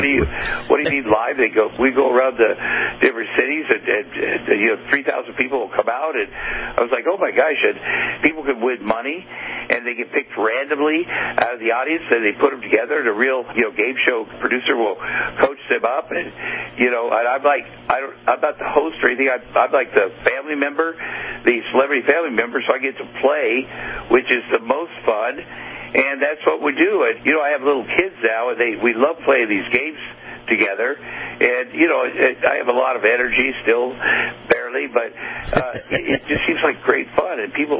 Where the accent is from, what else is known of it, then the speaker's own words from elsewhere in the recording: Iowa, United States; I grew up in Tumble, Iowa, as a single father.